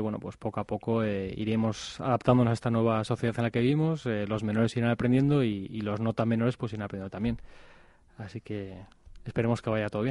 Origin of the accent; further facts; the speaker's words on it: León, Castile and León, Spain; Sí, yo voy a estar y además se organiza en mi tierra chica, o sea que me voy a pasar muy bien.